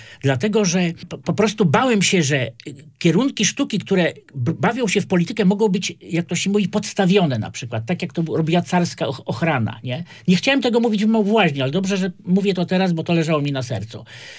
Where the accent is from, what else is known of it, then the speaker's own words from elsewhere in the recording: Bytom, Silesian Voivodeship, Poland; urodziłem się w Bytomiu, to krasnale niemieckie po prostu.